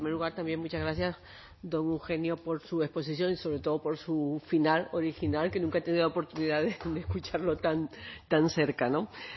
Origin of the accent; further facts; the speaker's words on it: Canary Islands, Spain; ya sabes que soy de Gran Canaria